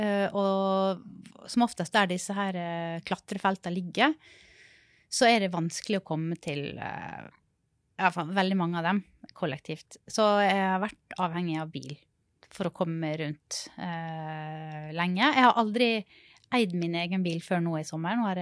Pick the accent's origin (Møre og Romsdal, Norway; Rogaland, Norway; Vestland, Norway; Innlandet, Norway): Møre og Romsdal, Norway; tidligere når jeg kommer fra Sunnmøre, og har vært veldig glad i disse toppene, uten trær.